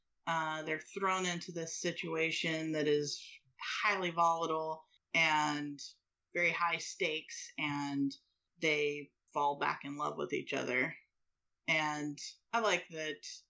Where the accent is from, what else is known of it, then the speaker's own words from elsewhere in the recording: Texas, United States; I'm from Texas, I'm from the South.